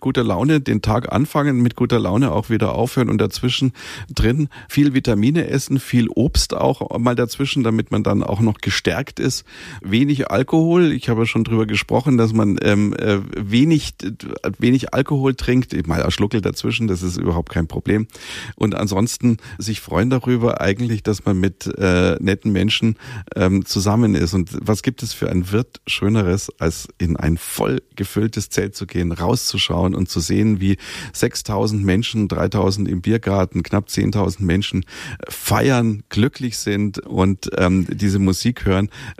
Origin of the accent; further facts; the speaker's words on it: Munich, Bavaria, Germany; ich fühle mich da wirklich auch als Bayer, als Münchner